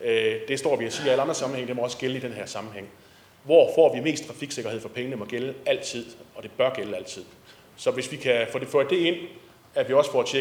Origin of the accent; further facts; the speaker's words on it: Træballe, Region of Southern Denmark, Denmark; Hvis der er et sted, hvor jeg kommer fra, så er det Træballe.